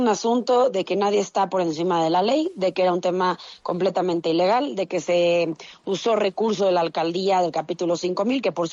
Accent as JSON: {"language": "Spanish", "country": "Mexico", "said": "que soy mexicana, ¿no?"}